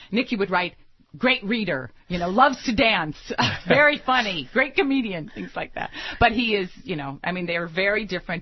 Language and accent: English; Chicago, Illinois, United States; You know, and I'm from Chicago, and I'm from the University of Chicago, so, you know, he's our guy.